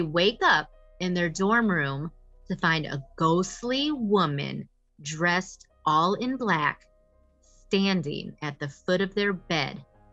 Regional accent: Midwest, United States; It says it's one of the oldest and most prestigious colleges in the Midwest, where I am from, but I'm not from Ohio, so I've never heard of this.

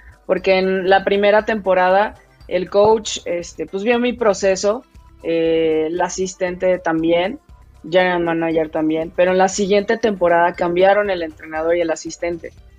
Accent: Mexico; el tema tal vez de que soy mexicana

